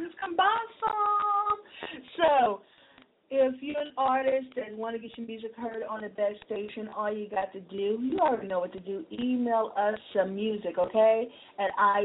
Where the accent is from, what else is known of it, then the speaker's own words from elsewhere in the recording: Mobile, Alabama, United States; we are here in the birthplace of Mardi Gras, my hometown in Mobile, Alabama, okay?